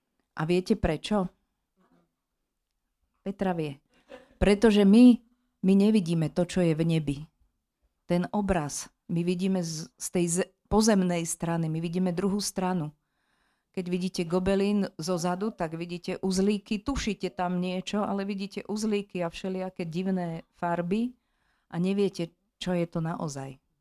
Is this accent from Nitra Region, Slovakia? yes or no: yes; Rumanová, Nitra Region, Slovakia; som z Rumanovej pri Nitre.